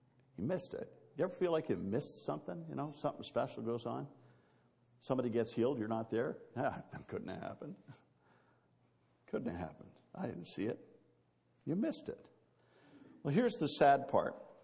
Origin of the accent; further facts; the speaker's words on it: Missouri, United States; You know, I'm from Missouri. Show me. Prove it to me.